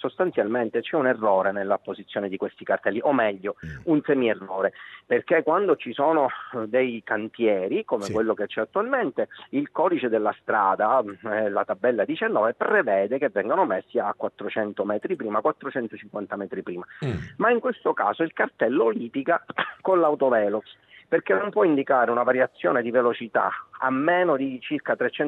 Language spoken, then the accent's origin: Italian; Palermo, Sicily, Italy; sono un palermitano, diciamo, malfidato.